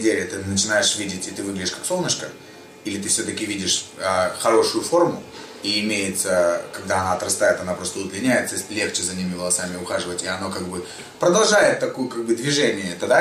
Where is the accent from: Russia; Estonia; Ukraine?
Estonia; Я из Эстонии. Uh-huh. У нас в Эстонии я тоже работал